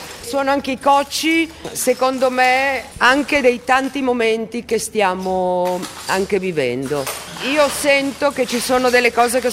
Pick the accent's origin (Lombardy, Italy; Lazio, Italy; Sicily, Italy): Lombardy, Italy; Milan; sono nata a Milano, sono una di quelle milanesi un po' in polemica ultimamente con la città